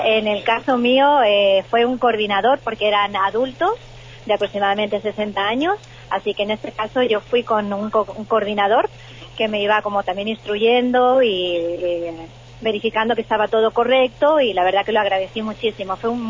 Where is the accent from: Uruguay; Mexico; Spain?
Spain; now in Catamarca, Argentina; No, soy española, pero ya afincada aquí en Catamarca.